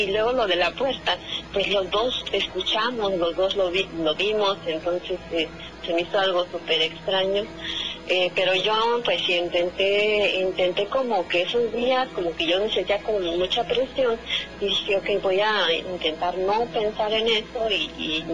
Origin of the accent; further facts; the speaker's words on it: Hidalgo, Mexico; yo soy de Hidalgo.